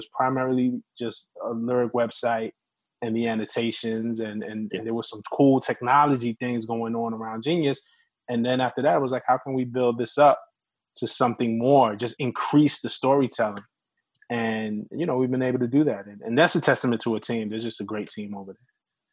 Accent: Brooklyn, New York, United States; I mean, we're both from Brooklyn.

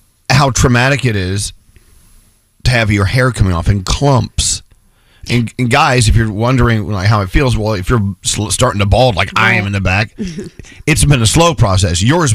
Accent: India; as an Indian girl myself, I know what you're going through.

